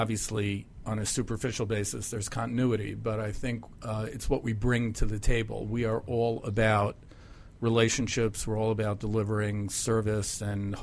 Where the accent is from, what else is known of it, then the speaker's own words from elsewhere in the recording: Queens, New York, United States; I grew up in New York, in Queens.